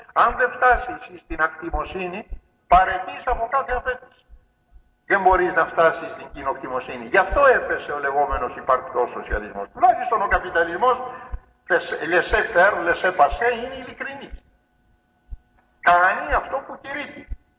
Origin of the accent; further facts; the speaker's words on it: Corfu, Ionian Islands, Greece; Και εμείς στην πατρίδα μου, εγώ είμαι Κερκυραίος